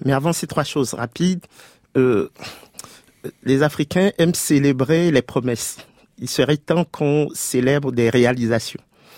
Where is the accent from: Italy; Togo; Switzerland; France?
Togo; je vous amène chez moi au Togo